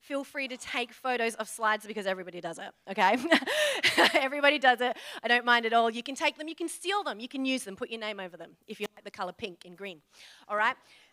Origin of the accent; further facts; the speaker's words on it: Perth, Western Australia, Australia; moved away as an adult; also born or lived in Byron Bay; I actually grew up right here in Perth. So, yes, I've been in, I know, this is the homeland. I grew up on Scarborough Beach, my friends, and then I left for that terrible place called Byron Bay when I was 18 years old.